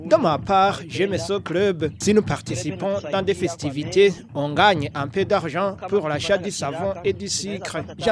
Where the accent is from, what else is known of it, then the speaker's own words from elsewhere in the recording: Uvira, South Kivu, DR Congo; now in Uganda; Moi, je suis Congolais natif d'Uvira. Je suis arrivé à Nakival